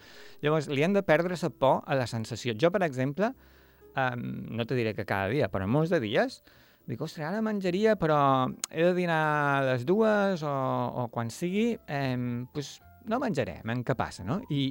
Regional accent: Balearic Islands, Spain; also born or lived in Scotland; Jo som de Mallorca, però clar, ja estava habituat a Escòcia

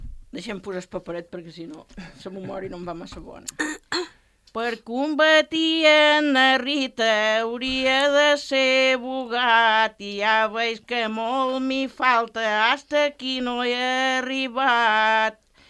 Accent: Balearic Islands, Spain; Som de la Mola però som d'aquí baix.

